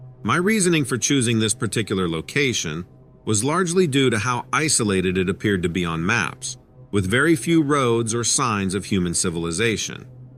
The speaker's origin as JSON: {"language": "English", "region": "England", "country": "United Kingdom", "said": "I'm from England, by the way."}